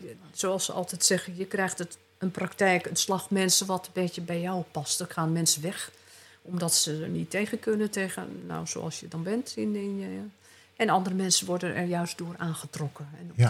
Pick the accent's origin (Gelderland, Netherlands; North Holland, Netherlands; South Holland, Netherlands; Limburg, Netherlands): North Holland, Netherlands; Amsterdam; ik kom uit Amsterdam.